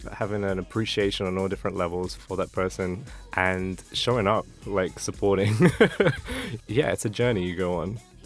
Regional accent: East of England, United Kingdom; as a teenage, you know, kid in high school, growing up in Essex, and being gay

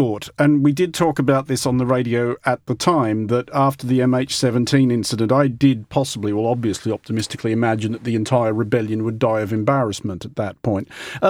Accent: Australia; I come from Australia.

